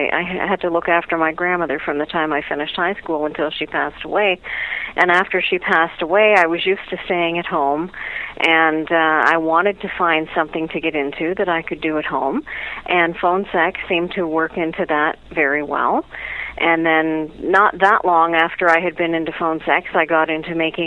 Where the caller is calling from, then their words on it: Ontario, Canada; I'm from Ontario, Canada.